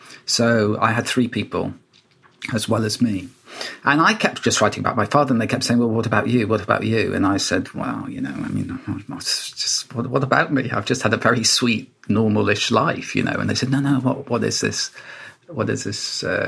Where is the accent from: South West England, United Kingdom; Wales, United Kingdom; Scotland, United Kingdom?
Wales, United Kingdom; when I was a child and growing up in Wales